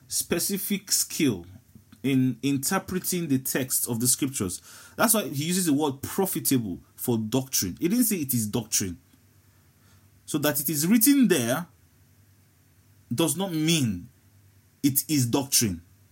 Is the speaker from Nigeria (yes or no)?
yes; Nigeria; Egypt is one of the most difficult places to get into as an African, as a Nigerian specifically.